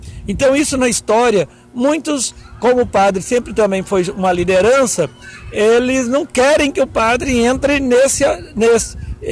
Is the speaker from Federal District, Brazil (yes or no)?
no; Urucânia, Minas Gerais, Brazil; Eu sou natural da cidade de Urucânia, que está na Zona da Mata, mas estudei Mariana, né, onde eu fiz 9 anos de estudo. E depois fui para Ouro Branco, onde é meu domicílio eleitoral. Ouro Branco está ali perto de Congonhas.